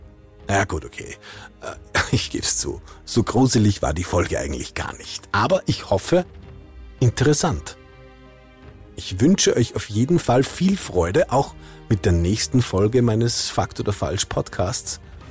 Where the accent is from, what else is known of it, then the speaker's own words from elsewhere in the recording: Hallein, Salzburg, Austria; Ich bin in Hallen aufgewachsen. Hallen ist eine Stadt im Tennengau.